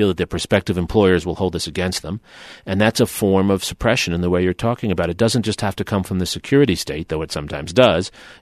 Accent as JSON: {"language": "English", "town": "New York City", "region": "New York", "country": "United States", "tie": "born or raised there", "said": "I grew up in New York City with Edward Koch, so"}